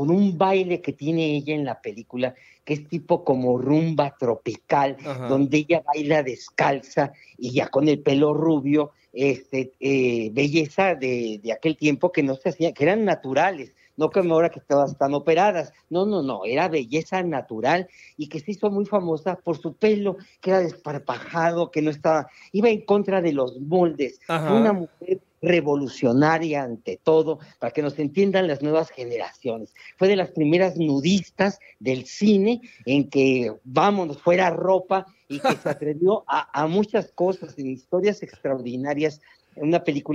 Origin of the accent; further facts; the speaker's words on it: Gutiérrez Zamora, Veracruz, Mexico; en mi pueblo, allá en Gutiérrez Zamora, Veracruz